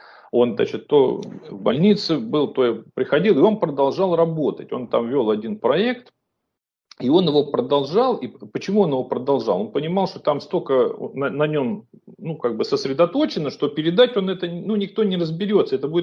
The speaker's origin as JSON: {"language": "Russian", "region": "Saint Petersburg", "country": "Russia", "tie": "born or raised there", "said": "если в моем родном городе, да, в Ленинграде"}